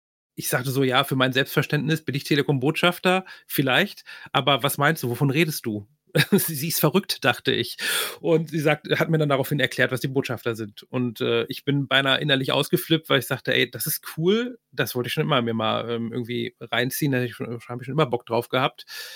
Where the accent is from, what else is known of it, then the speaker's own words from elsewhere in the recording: North Rhine-Westphalia, Germany; Ich komme aus dem Ruhrgebiet.